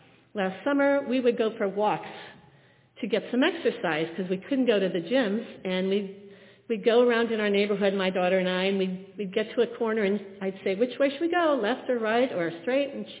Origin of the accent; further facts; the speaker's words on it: Walton Hills, Ohio, United States; Well, I grew up in Walton Hills, and they had a lake.